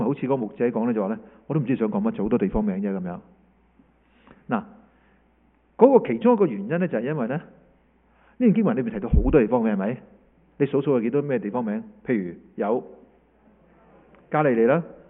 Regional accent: Hong Kong; 其实我系香港人嚟嘅，我揸香港护照嘅吓。

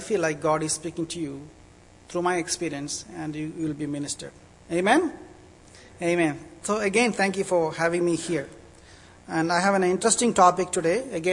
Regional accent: India; accent: Indian; English is a second language; now in Canada; you know, I have an Indian accent because I am from India.

